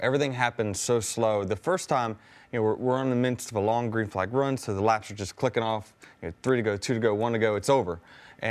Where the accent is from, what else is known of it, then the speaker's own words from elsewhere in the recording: Virginia, United States; I grew up in Virginia.